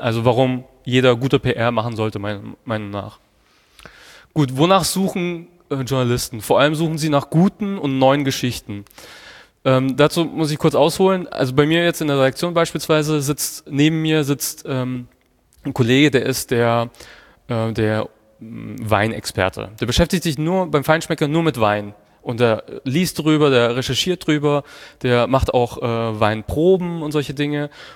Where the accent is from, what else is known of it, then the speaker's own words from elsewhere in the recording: Hof, Bavaria, Germany; now in Hamburg, Germany; Ich komme aus Hof, aus Oberfranken, ganz im Norden von Bayern.